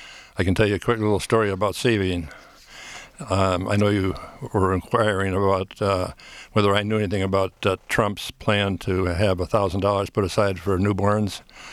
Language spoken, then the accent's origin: English; Detroit, Michigan, United States; my dad had a tool business in Detroit, and we grew up on West Outer Drive in an above average community, not a wealthy community by any means.